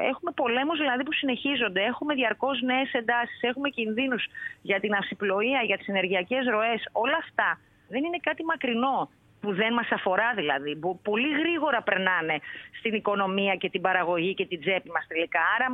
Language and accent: Greek; Grevena, Western Macedonia, Greece; κάθε φορά που έφευγα από την Αθήνα για να πάω στο χωριό μου στα Γρεβενά